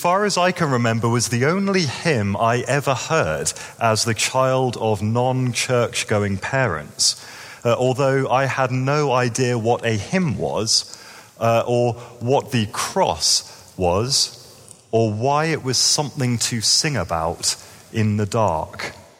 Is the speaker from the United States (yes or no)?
no; London, United Kingdom; As a Londoner, I've grown up in a place that is filled with light.